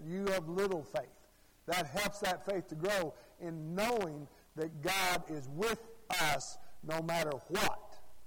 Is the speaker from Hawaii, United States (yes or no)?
no; Arkansas, United States; Okay, like I told you before, I'm from Arkansas